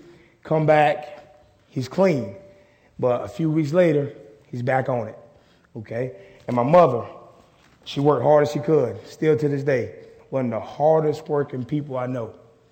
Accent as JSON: {"language": "English", "town": "Conway", "region": "South Carolina", "country": "United States", "tie": "born or raised there", "said": "the culture I grew up in. I'm from Race Path. Some of you may know where Race Path at in Conway, but Race Path is one of the worst areas in Conway."}